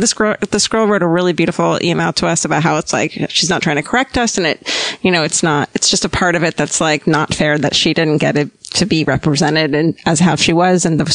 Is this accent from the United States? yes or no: yes; Irvine, California, United States; I've heard you mention you're from Irvine and that you worked in the Woodbridge Village Center